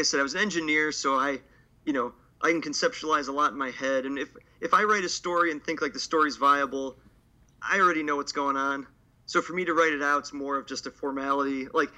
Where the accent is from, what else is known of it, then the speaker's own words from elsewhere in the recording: Ohio, United States; like I said, I'm from Ohio. We typically have a rough Midwestern winter